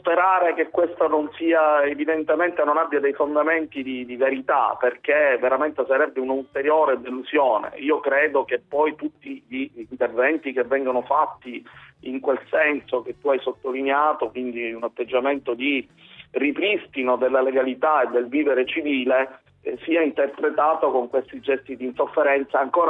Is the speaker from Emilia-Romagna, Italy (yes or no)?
no; Palermo, Sicily, Italy; siamo comunque tutti figli di questa città, quindi ti parlo da palermitano, sì, da padre, oltre che da poliziotto